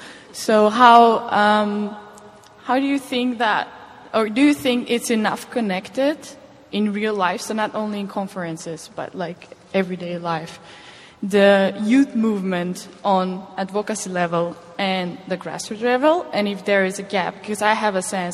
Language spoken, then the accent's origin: English; North Macedonia; I come from Macedonia.